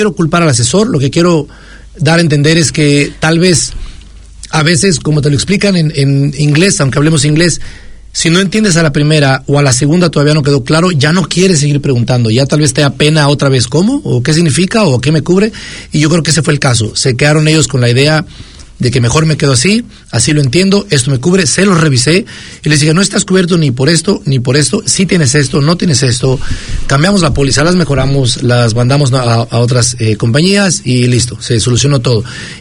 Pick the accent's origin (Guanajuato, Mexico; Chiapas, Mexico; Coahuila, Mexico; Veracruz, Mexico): Chiapas, Mexico; now in New Zealand; soy originario de Chiapas, México.